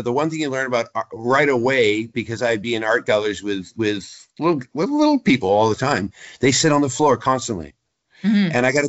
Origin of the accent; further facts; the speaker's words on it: Canada; It's especially true because we're Canadian that there is an effort to be extra polite.